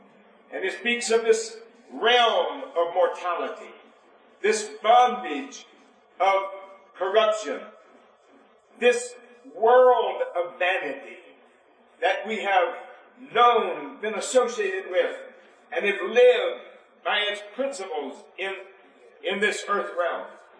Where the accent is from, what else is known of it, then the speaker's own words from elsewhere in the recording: Alabama, United States; landed down there where I was raised in South Alabama.